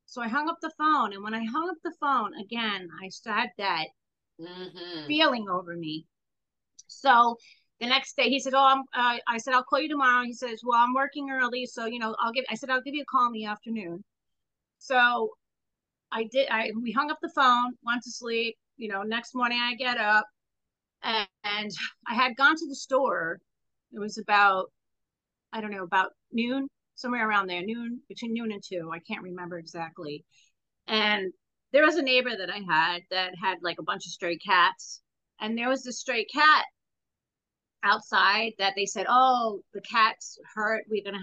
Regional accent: New York City, New York, United States; now in Tampa, United States; I live in Florida. I live in Tampa, Florida. And Dylan, I'm originally from New York City.

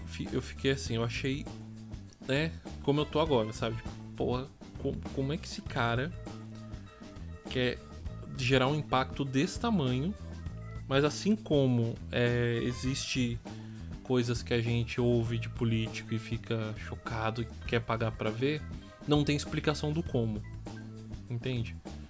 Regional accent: Suzano, São Paulo, Brazil; now in Poá, Brazil; eu tô em Suzano, né? Eu trabalho em Suzano, sou nascido e criado em Suzano, eu moro em Poá

